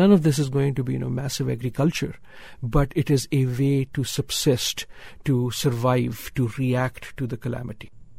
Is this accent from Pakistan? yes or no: yes; Pakistan; So here is my, at least what gives me hope as a Pakistani.